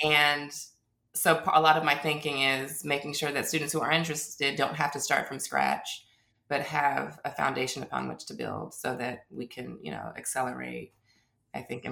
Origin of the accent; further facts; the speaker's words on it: Las Vegas, Nevada, United States; Las Vegas, Nevada, which is my hometown.